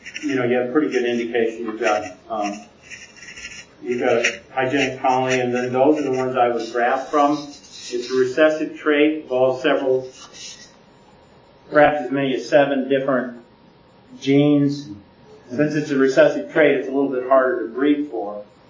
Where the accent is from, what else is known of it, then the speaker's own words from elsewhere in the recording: California, United States; And I'm from California, so I hate saying that, but it's true.